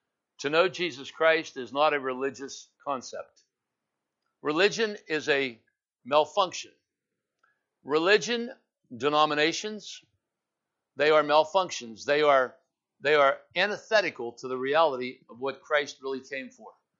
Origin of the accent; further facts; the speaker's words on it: Coppell, Texas, United States; He says, my backyard, this is my backyard. I was born and raised in Coppell.